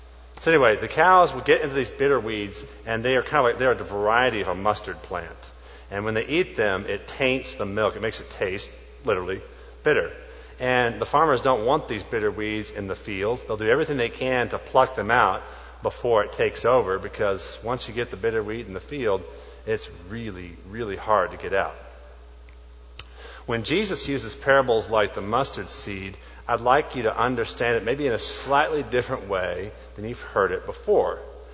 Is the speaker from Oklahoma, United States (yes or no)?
yes; Oklahoma, United States; Well, I grew up in Oklahoma, and I'm not a farming kid by any stretch of the imagination. I was raised by MTV more than a farm.